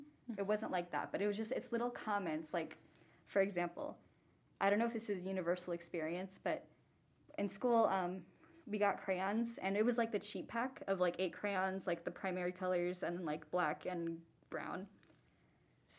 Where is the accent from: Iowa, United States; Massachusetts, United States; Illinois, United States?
Massachusetts, United States; Boston; growing up, I grew up in Boston, my family is from Juarez and here, and some in Cruces, mm-hmm. but I grew up in Boston. My parents moved there, so I grew up there.